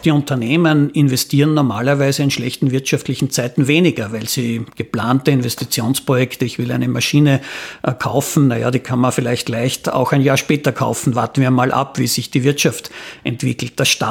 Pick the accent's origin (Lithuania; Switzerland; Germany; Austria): Austria; Upper Austria; Dem österreichischen Staat gehört der Attersee. Wie viel ist der Attersee wert? Ja, ich würde sagen, ganz viel, weil ich komme selber aus der Gegend.